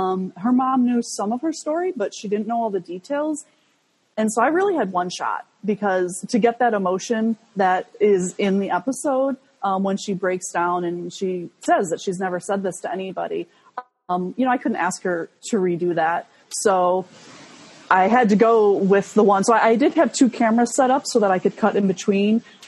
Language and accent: English; Chicago, Illinois, United States; I'm from Chicago, and so that's why I knew Jen.